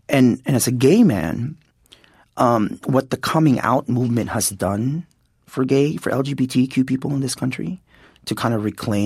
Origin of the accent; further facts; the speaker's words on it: Philippines; now in United States; So I'm Filipino. I have like, what, 34 Filipino-American relatives in this country. I'm the only one who's here without documents, without legal documents.